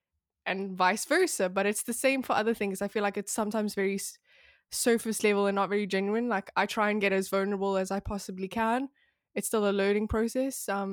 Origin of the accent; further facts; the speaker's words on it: South Africa; moved away as an adult; now in United States; because I was born and raised in South Africa. When I was almost 19, I moved over to the US and I studied there. I studied in Boca Raton, Florida, which is like 40 minutes from Miami